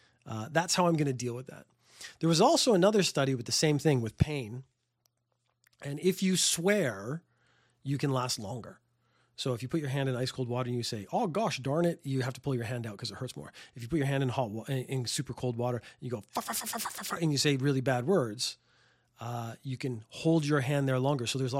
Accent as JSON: {"language": "English", "country": "Ireland", "said": "And I'm Irish."}